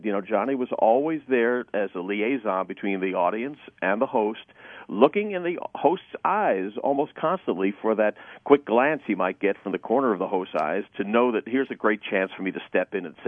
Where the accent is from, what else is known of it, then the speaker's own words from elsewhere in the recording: New York, United States; What really ignited it for me was growing up in New York and having the opportunity to watch television shows tape.